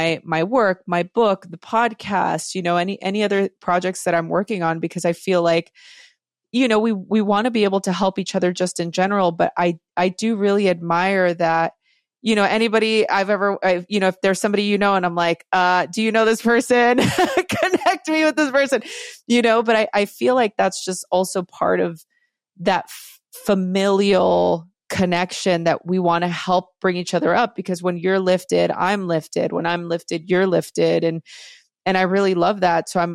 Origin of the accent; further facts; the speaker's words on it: Los Angeles, California, United States; my story growing up in East LA, you know, in a gang riddled environment